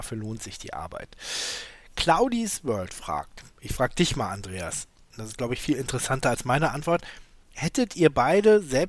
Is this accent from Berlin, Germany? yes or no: yes; Berlin, Germany; Ich war, glaube ich, 8 so in etwa. Und ja, ich bin groß geworden in West-Berlin